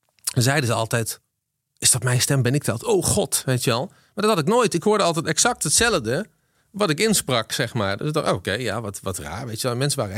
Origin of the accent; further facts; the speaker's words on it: Weert, Limburg, Netherlands; Weert, dames en heren.